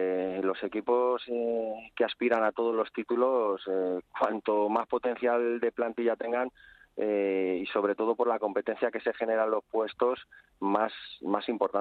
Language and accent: Spanish; Getafe, Community of Madrid, Spain; evidentemente soy de Getafe, ya lo sabes, también tuve la suerte de trabajar ahí como segundo entrenador